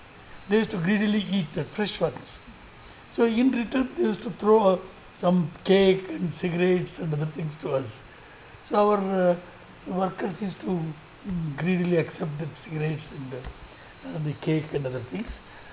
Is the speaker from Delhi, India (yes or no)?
no; Bangalore, Karnataka, India; I was born in Adugodi. Adugodi now is the heart of Bangalore city.